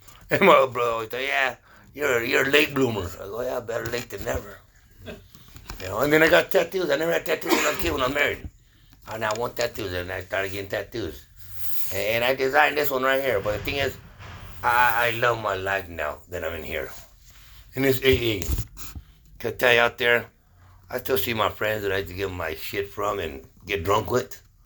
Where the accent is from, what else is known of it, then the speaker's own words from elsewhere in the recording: Nipomo, California, United States; because they still see where I came from and I don't forget, because I'm really from Nipomo.